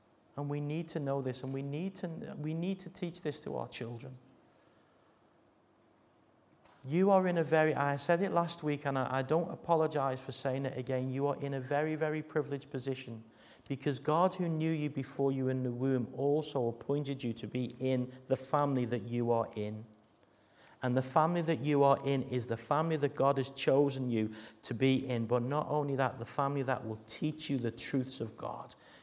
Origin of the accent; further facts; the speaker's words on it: Bootle, North West England, United Kingdom; I can't speak for you because I come from Bootle.